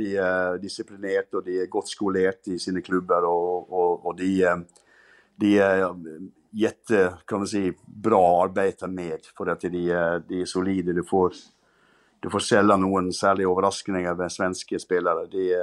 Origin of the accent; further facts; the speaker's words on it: Norway; jag växte upp i Norge